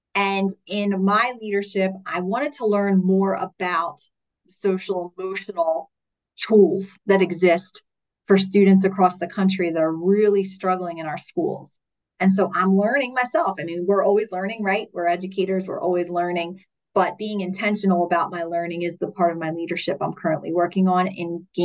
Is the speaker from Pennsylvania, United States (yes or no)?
yes; Philadelphia, Pennsylvania, United States; I come from Philadelphia, which I lovingly say is sometimes the fastest speaking, most impatient part of the country.